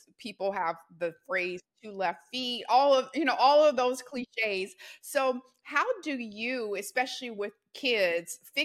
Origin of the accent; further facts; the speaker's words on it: Louisiana, United States; because I'm from Louisiana, so it was like a club song back when it first came out.